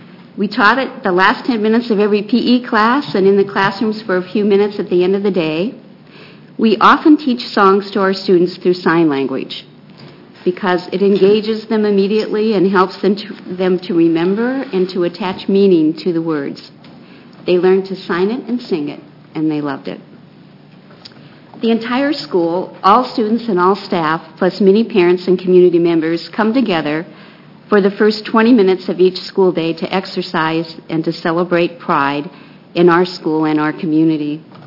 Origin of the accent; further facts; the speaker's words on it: Independence, Oregon, United States; from Independence, Oregon, and I'm here in support of the HJR 25